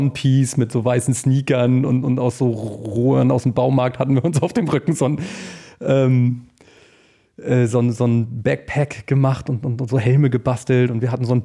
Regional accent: Stein, Schleswig-Holstein, Germany; Ich komme aus Stein, kleiner Ort neben La Bö.

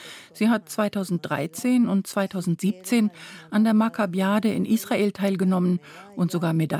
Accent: Cuba; first language Yiddish; German is a second language; eine ältere Dame, als sie mit meiner Mutter nach Kuba kam. Als ich geboren wurde, glaube ich, war meine erste Sprache Jiddisch. In der jüdischen Schule hatte ich auch Jiddischunterricht vor der Revolution.

